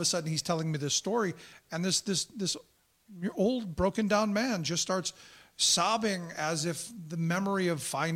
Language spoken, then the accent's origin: English; Cleveland, Ohio, United States; Now, I had always said, growing up in Cleveland is a very segregated city. I grew up in a minority community. I was the white kid in the black neighborhood.